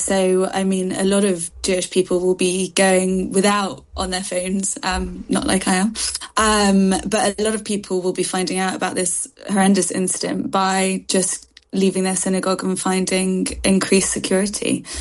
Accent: United Kingdom; we have to keep being proud British Jews, keep practicing

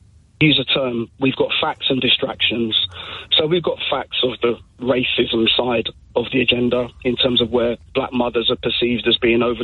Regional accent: Nottingham, East Midlands, United Kingdom; I'm a dad from Nottingham

